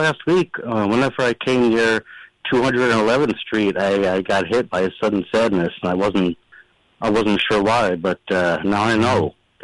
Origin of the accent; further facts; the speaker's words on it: Manhattan, New York, United States; I'm from Inwood, where I just found out last week that … apparently lived here until he was 8 years old.